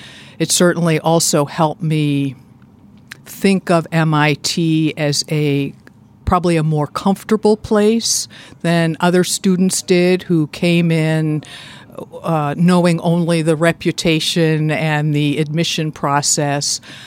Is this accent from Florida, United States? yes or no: no; Boston, Massachusetts, United States; I was born in Boston, Massachusetts. Both of my parents are from the Midwest, Dayton and Evansville, but they both went east to college and stayed, and I grew up in the Boston area.